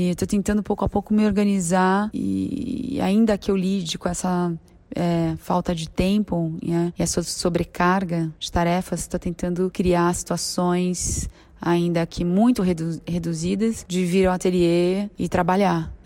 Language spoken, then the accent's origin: Portuguese; Campinas, São Paulo, Brazil; born there; now in São Paulo, Brazil; eu nasci em Campinas, me formei pela Universidade Estadual de Campinas, que é a Unicamp, em Artes Visuais, e me transferi para São Paulo logo depois, onde eu vivo até hoje, isso aproximadamente há uns 20